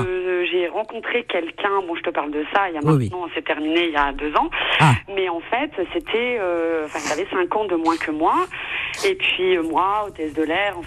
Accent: Chamonix, Auvergne-Rhône-Alpes, France; now in Paris, France; Nous à la base, on n'est pas du tout de Paris, hein. On est de la montagne, on est de Chamonix en Haute-Savoie.

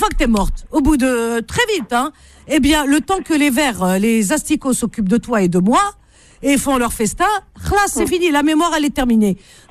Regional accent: France; on est français

